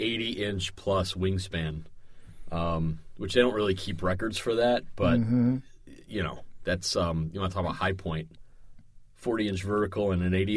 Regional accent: Chicago, Illinois, United States; I mean, he's from my hometown. Oh, is that right? South side of Chicago.

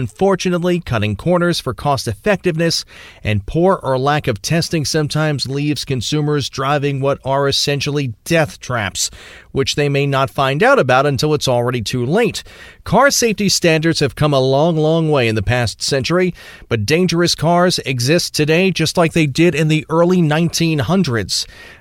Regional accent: New Jersey, United States; the Ford Pinto was constructed only about a mile and a half from where I grew up in New Jersey.

